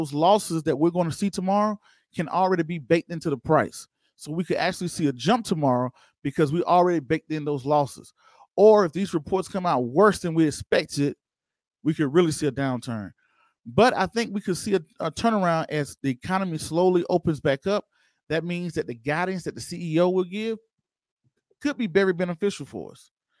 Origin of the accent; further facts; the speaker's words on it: Waynesboro, Georgia, United States; Okay, that's my hometown. A little small town of Waynesboro, Georgia.